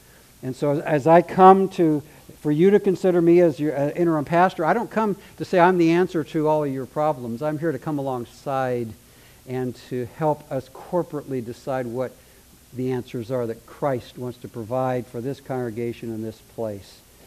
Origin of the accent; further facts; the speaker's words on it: Northwest, United States; And both Darlene and I come from the Northwest